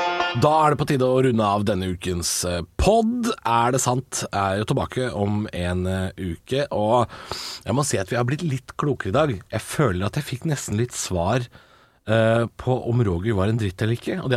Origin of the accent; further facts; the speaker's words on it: Drammen, Buskerud, Norway; da jeg vokste opp i Drammen på 90-tallet